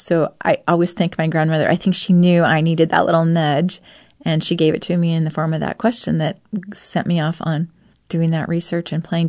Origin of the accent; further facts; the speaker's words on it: Seattle, Washington, United States; I mean, we grew up in the Seattle area. We don't get too many wild horses.